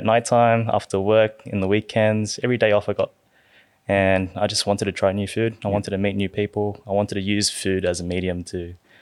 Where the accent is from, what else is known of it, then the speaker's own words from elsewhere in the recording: Sydney, New South Wales, Australia; growing up in Sydney and in particular Southwest Sydney